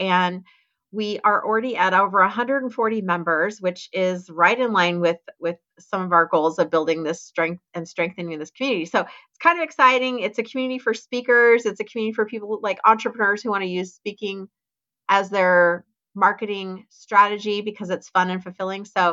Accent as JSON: {"language": "English", "town": "Fairbanks", "region": "Alaska", "country": "United States", "tie": "born or raised there", "said": "I grew up in Fairbanks, Alaska."}